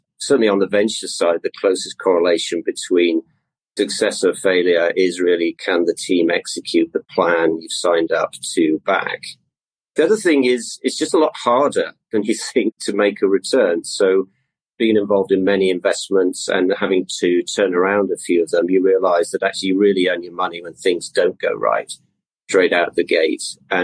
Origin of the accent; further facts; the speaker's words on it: Bolton, North West England, United Kingdom; also born or lived in Essex; I grew up in Bolton, which is, for most people in the UK would know, sort of in the Northwest, was very much then a engineering town where they replaced the mills that had been working there. I had a pretty straightforward, I would say, middle-class upbringing